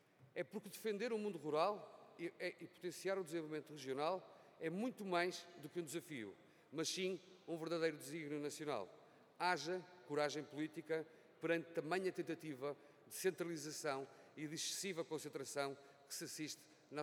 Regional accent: Viana do Castelo, Portugal; Sou oriundo do Alto Minho, de Viena do Castelo, um concelho de litoral com características de interioridade

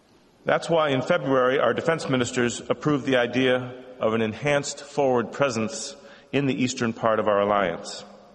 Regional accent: Boston, Massachusetts, United States; almost see my hometown of Boston, Massachusetts

